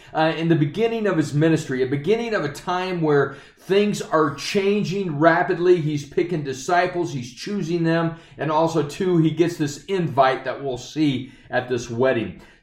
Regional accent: Oskaloosa, Iowa, United States; like walking from in my hometown in Oskaloosa, Iowa, to the south side of Ottumwa, Iowa.

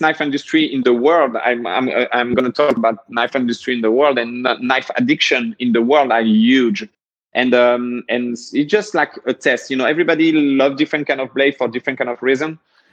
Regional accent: France; English is a second language; because we're from France and in France, all is forbidden.

